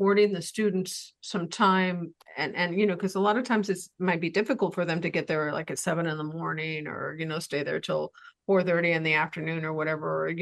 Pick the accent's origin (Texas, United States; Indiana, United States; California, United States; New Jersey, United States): California, United States; Calexico; My hometown.